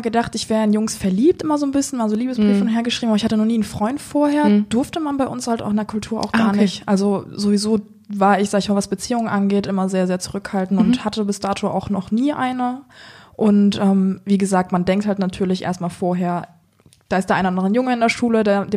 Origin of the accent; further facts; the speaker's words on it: Rhineland-Palatinate, Germany; born there; Meine Familie kommt gebürtig dort unten her. Ich habe auch noch sehr viel Verwandtschaft dort unten. Ich bin, sag ich jetzt mal, in Deutschland hier geboren gehabt, im tiefsten Rheinland-Pfalz tatsächlich. Mhm. Sprich, vom Akzent her hört man mir nicht an, dass ich ausländische Wurzeln habe.